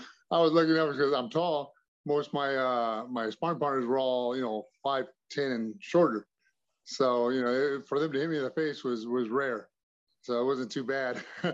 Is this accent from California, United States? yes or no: yes; Yucaipa, California, United States; Well, I grew up, I like to call it Krypton, California, otherwise known, you know, as Yucaipa.